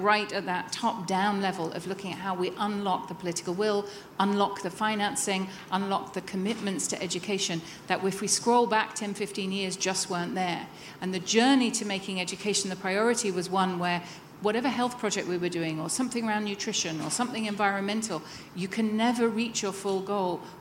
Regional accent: United Kingdom; I'm British

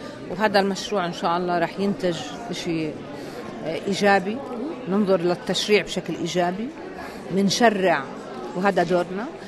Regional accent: Jordan; هلأ أنا مسؤولة طبعا كأردنية عن وضع

